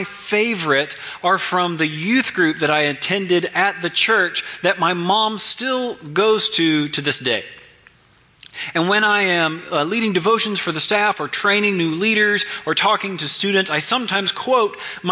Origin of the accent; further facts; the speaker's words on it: Madison, Alabama, United States; I'm from Alabama, and I recognize that I don't sound as country as I could.